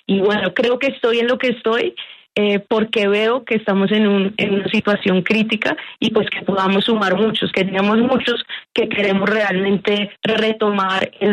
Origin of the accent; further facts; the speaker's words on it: Colombia; Y pues realmente creo que es una riqueza que tenemos como colombianos.